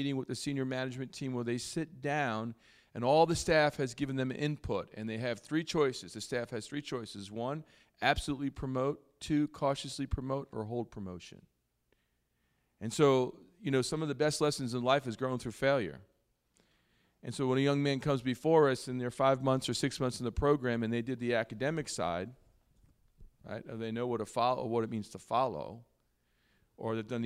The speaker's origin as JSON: {"language": "English", "region": "New York", "country": "United States", "said": "Now I'm loud, right? I'm a New Yorker. I'm loud enough."}